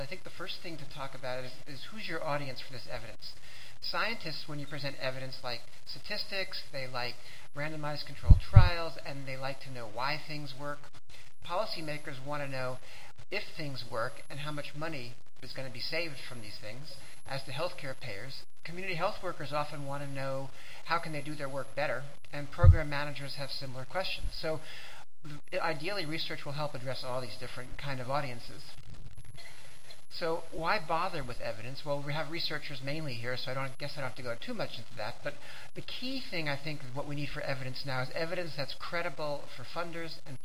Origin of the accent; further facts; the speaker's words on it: Seattle, Washington, United States; I'm from Seattle. I work for the local health department there.